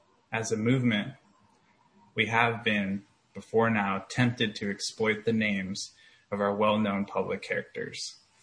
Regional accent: Portland, Oregon, United States; I'm an alcoholic from Portland, Oregon. My home group is the West Portland group.

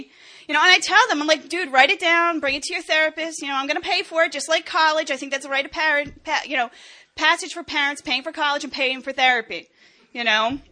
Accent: Bloomfield, New Jersey, United States; I'm one of 5 children. I grew up in Bloomfield, New Jersey. My parents are wonderful people.

